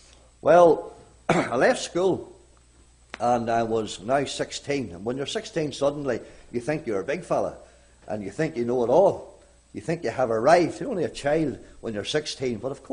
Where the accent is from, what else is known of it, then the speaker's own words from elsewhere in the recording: Glenann, Northern Ireland, United Kingdom; I was born in Uray, this county town. I live in a little home, County Armagh, Northern Ireland, a wee village called Glenann. You probably never heard of that. A family of 10, there were 10 in our family. It was not a Christian home. It was Church of Ireland.